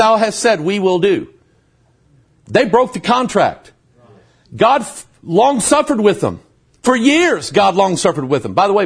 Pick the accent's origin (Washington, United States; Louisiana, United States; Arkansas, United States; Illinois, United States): Arkansas, United States; Pine Bluff; born there; I didn't realize that if I just go to Arkansas, I'm automatically smart. I kid you, I was born in Pine Bluff.